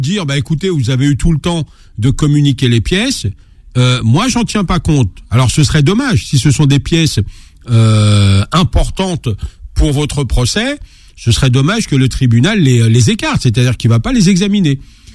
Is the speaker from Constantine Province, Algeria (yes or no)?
no; Ghazaouet, Tlemcen Province, Algeria; je suis de Razaouet, donc c'est pas loin de la frontière marocaine